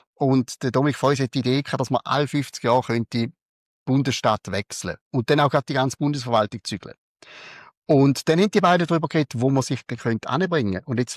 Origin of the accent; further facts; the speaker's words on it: Rorschach, St. Gallen, Switzerland; Also, gell, ich bin ja im Umland Rorschach bin ich aufgewachsen. Also, ich rede wahrscheinlich relativ nah an Rorschach. Und ich halte meinen Dialekt nicht für sehr schön. Was er aber ist, er ist relativ neutral, relativ hoch am Hochdeutschen, damit relativ verständlich für alle anderen.